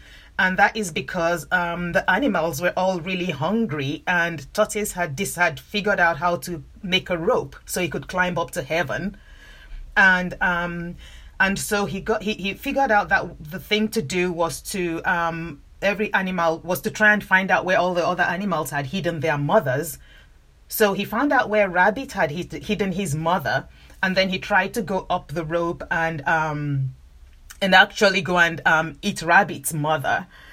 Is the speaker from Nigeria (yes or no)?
yes; Nigeria; I grew up in Nigeria. I'm Nigerian